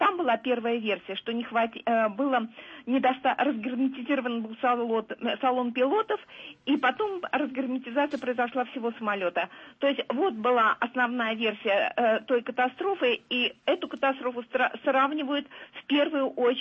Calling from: Moscow, Russia; Я звоню из Москвы

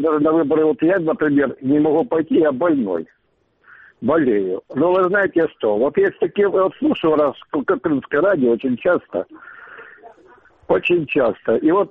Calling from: Simferopol, Crimea, Ukraine; Я Симферопольский район. Симферополь.

